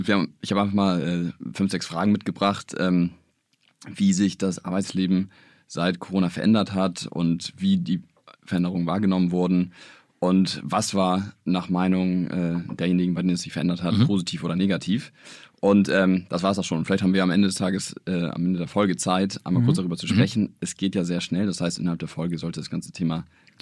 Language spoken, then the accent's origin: German; Hamburg, Germany; Also ich bin hier in Hamburg geboren und ohne Geschwister und mein Dad lebt tatsächlich in den USA. Also bin mit meiner Mutter hier in Hamburg groß geworden